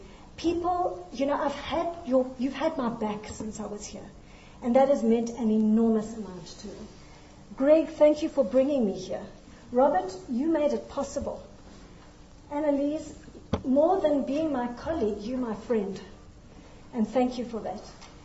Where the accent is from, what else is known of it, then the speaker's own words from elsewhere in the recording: South Africa; I feel absolutely, as a South African, we are sitting in a lower middle income country that has one of the worst TB problems in the world.